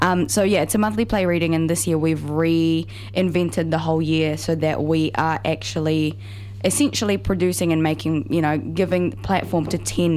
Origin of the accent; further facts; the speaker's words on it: Philippines; And also, being a Filipino creative coming out of drama school, I was very aware that I wasn't seeing myself anywhere.